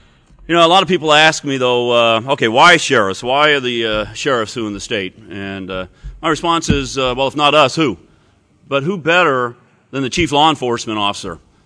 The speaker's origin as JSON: {"language": "English", "region": "Colorado", "country": "United States", "said": "because I'm from Weld County, and the county seat's Greeley, and it's about 120 miles north of Colorado Springs."}